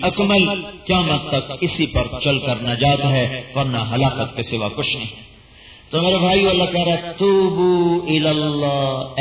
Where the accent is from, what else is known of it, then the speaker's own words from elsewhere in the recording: Khanewal, Punjab, Pakistan; میرا ضلع خانے والا ہے، وہاں میرا گاؤں ہے،